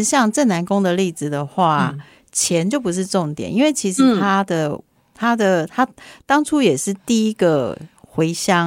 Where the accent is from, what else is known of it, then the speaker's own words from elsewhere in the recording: Taiwan; 我觉得这也提醒了我们台湾人一件事情